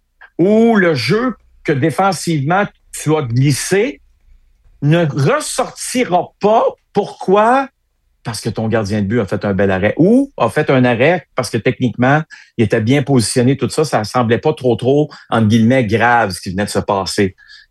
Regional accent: Hull, Quebec, Canada; Mais c'est mieux qu'à Hull, là où j'ai grandi

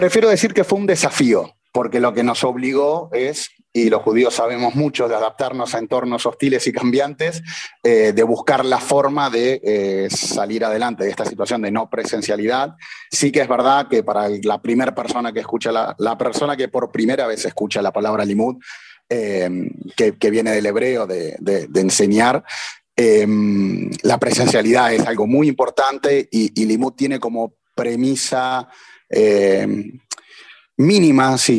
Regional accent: Argentina; accent: Argentine; now in Mallorca, Spain; Mi acento no es mallorquín, claramente es argentino

